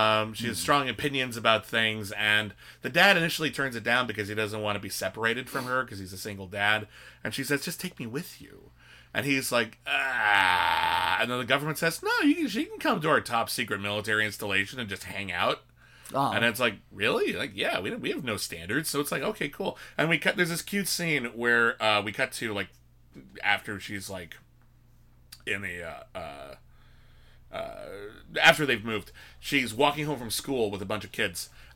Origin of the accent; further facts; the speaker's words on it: California, United States; Whitney and I grew up in Southern California.